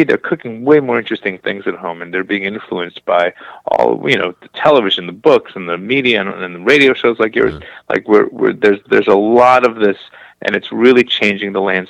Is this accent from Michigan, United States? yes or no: no; Brooklyn, New York, United States; also born or lived in South, United States; graffiti's represents my childhood growing up in Brooklyn, New York, in a very immigrant a neighborhood that was heavy with immigrants, and I grew up eating lots of different foods